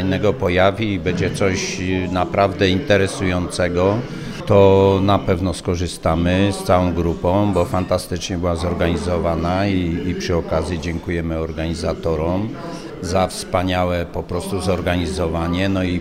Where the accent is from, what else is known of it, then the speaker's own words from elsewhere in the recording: Nowy Targ, Lesser Poland, Poland; No górole z Nowego Targu, z Płoć Samyczkich, Tater.